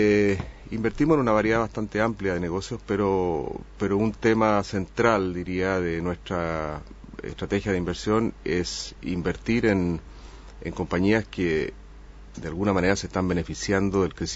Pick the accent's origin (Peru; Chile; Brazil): Chile; also born or lived in New York, United States; Efectivamente, yo nací en Nueva York, pero mi familia se mudó a Chile cuando yo era muy pequeño y vivía allá 20 años. Después me fui a vivir a Estados Unidos otros 20 años más y volví a Chile en el año 2006.